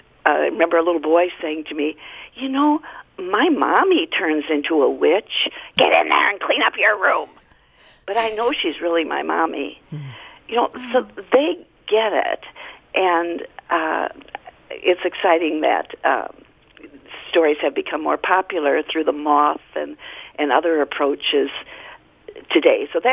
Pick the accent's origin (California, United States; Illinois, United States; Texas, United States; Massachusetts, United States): California, United States; Marin County; this sounds kooky, but remember I'm from Marin County, but I have tested this.